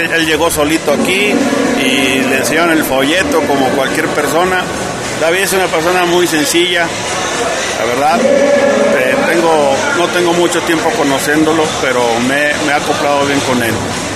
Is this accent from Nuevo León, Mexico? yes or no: yes; Monterrey, Nuevo León, Mexico; Aguascalientes, León, Aguascalientes, en mi tierra, Monterrey